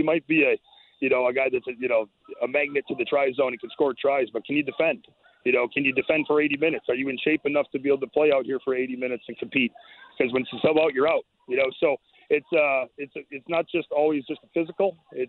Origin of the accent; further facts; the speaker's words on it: Wisconsin, United States; I know the high school that I grew up in Wisconsin